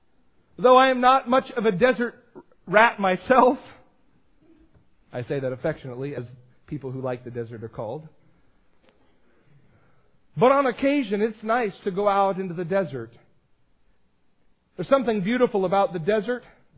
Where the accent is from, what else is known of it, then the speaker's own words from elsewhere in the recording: Astoria, Oregon, United States; I grew up by the ocean. I grew up in Astoria.